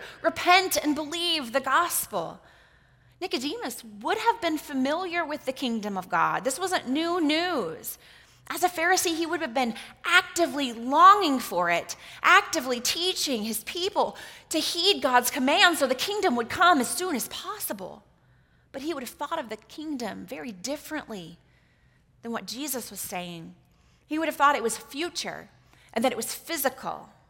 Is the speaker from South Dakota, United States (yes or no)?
no; Oklahoma, United States; I'm from Oklahoma. Are you from Missouri? No, I'm from Texas.